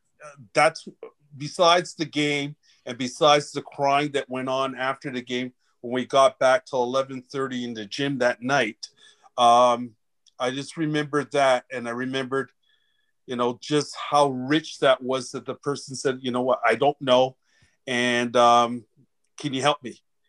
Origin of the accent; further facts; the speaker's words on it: Canada; and I'm Black Canadian, raised by West Indian parents, but fortunate enough to have gone through the cycle of immigrant parents.